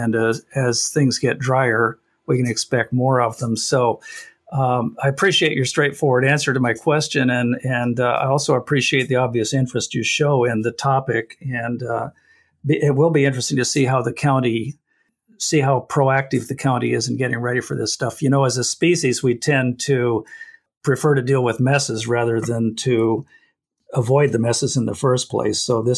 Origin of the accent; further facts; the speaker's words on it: Oregon, United States; Yep, I grew up down in Southern Oregon.